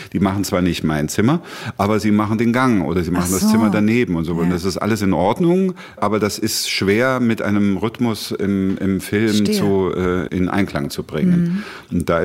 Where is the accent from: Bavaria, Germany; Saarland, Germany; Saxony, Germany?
Saxony, Germany; Pirna; now in Potsdam, Germany; Ich bin zu Hause in Potsdam, das muss man schon sagen. Klar, ich habe natürlich meine Kindheit in Pirna verbracht und ich bin da gebürtig und habe immer eine enge Beziehung dahin und ich habe auch noch Verwandte da.